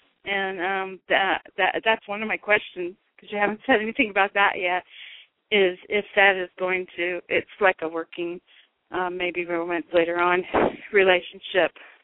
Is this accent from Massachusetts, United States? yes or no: no; California, United States; I'm the one from California.